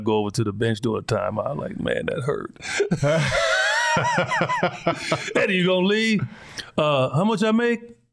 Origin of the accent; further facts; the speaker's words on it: Chicago, Illinois, United States; Man, do you know I grew up in Chicago? I was worried about dudes walking around with guns.